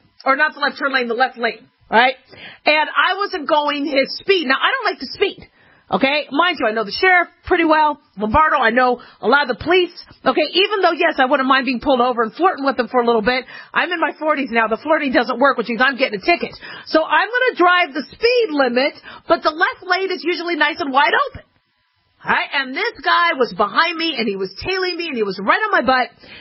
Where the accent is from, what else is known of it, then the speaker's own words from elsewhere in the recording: Las Vegas, Nevada, United States; But when it comes to something that happens in my hometown, which is Las Vegas, I'm very, very interested and concerned.